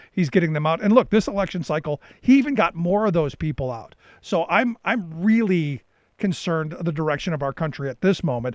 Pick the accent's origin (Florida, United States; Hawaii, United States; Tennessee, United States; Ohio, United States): Ohio, United States; Cleveland; I grew up in Cleveland, which was at the time, you know, back in the 70s, was a very racially segregated city.